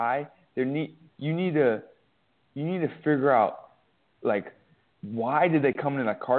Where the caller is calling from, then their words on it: Ho Chi Minh City, Vietnam; Ho Chi Minh City, Vietnam.